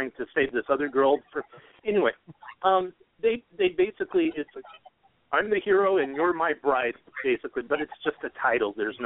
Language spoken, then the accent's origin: English; Japan; now in United States; So when I grew up in Japan, I was like, going, oh, I missed a lot in America, especially when I came back.